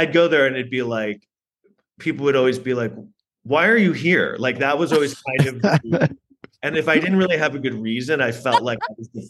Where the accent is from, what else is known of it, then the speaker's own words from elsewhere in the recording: New York City, New York, United States; I'm from New York City and like I grew up so fascinated and enamored with movies